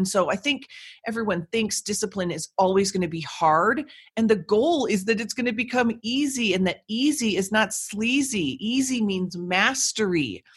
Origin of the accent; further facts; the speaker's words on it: Minnesota, United States; And I grew up in Minnesota and we're known to be Minnesota nice.